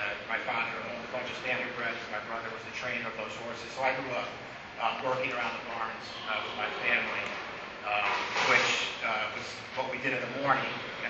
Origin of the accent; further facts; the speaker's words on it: Saratoga Springs, New York, United States; I grew up in Saratoga Springs.